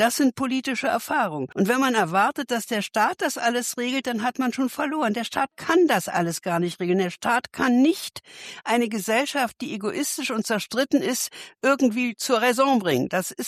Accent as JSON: {"language": "German", "region": "Berlin", "country": "Germany", "said": "Als Berlinerin fahre ich seit Jahrzehnten S-Bahn."}